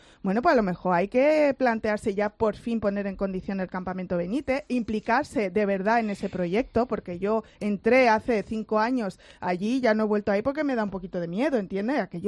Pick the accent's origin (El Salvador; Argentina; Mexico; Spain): Spain; Torremolinos, Andalusia; Y yo soy de Torremolinos.